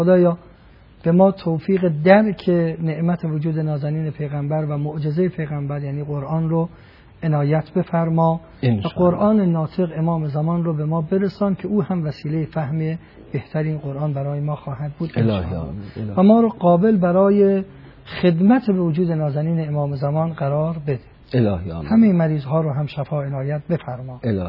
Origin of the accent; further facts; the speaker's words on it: Mashhad, Razavi Khorasan, Iran; که ما مشهدی هستیم،